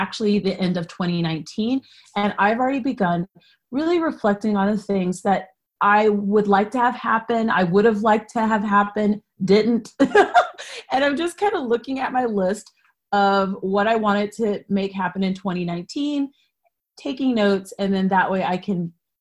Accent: United States; I am not Brazilian. I'm American.

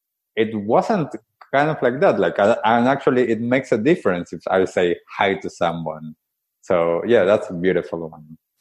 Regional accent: Argentina; English is a second language; also born or lived in United States; now in New Zealand; when I was growing up in Argentina

